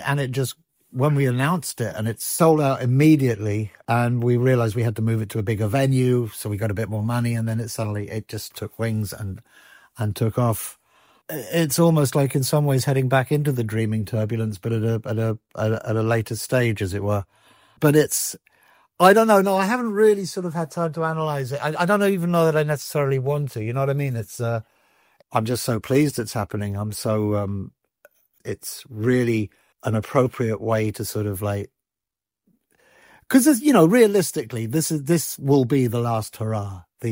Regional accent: London, United Kingdom; I grew up in Northwest London.

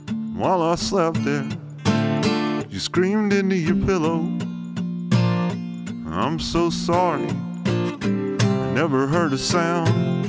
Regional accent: the South, United States; I'm from the South, and we like to think that we're better than other people

